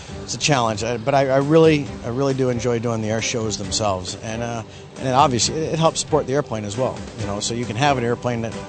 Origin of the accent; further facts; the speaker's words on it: United States; also born or lived in Canada; he moved us down to the States at that time. So I grew up mostly in the States